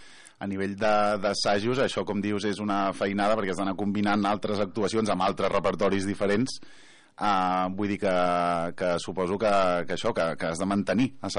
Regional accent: Esparreguera, Catalonia, Spain; no només per qui som d'Esparreguera

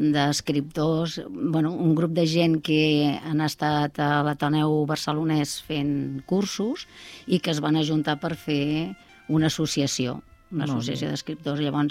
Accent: Molins de Rei, Catalonia, Spain; now in Pallejà, Spain; Jo he nascut a Molins de Rei i em considero de Molins de Rei, que no m'escoltin els de Pallejà perquè, perquè porto uns quants anys allà ja.

